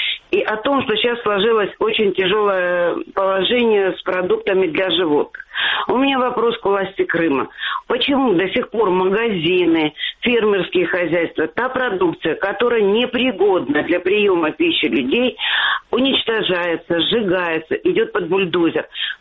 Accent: Rostov-on-Don, Rostov Oblast, Russia; я из Ростова-на-Дону.

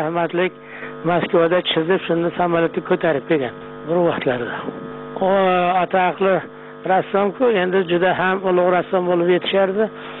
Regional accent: Qashqadaryo Region, Uzbekistan; Men mana 3 yil Istanbulda davolanib qaytdim. Shu yerda men Qashqadaryoda tug'ilib o'sganman.

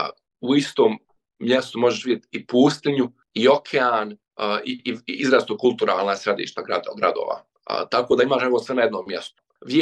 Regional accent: Bosnia & Herzegovina; ja sam iz Bosne i Hercegovine

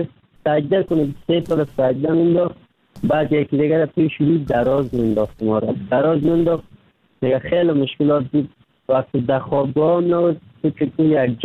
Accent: Kabul, Afghanistan; now in Turkey; از افغانستان 3 سال میشه رکن سیدنم ترکیه هستم. اما از افغانستان آمدم، طرف پاکستان آوردم، آمدم از کابل آمدم

